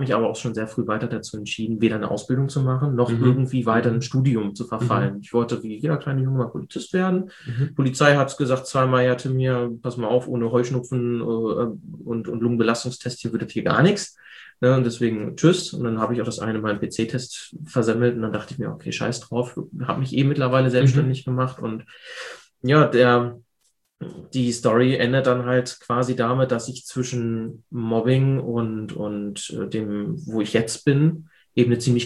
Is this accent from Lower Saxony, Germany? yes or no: yes; Hanover, Lower Saxony, Germany; Ich komme aus der Hannover Großstadt, direkt innen drin.